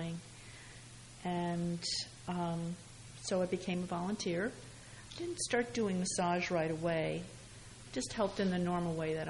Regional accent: New Jersey, United States; I grew up in Hunterdon County here.

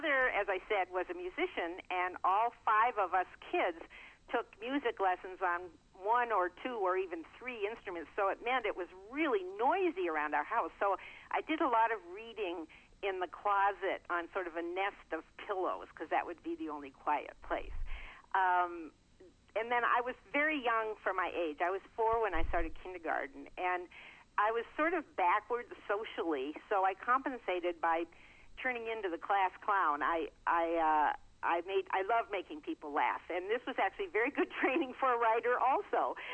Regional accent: Chillicothe, Illinois, United States; also born or lived in Boston; I was born in Boston, Massachusetts. My dad was a family doctor, and my mom was a cellist. And when I was about four, we moved to a little town in Illinois called Chillicothe

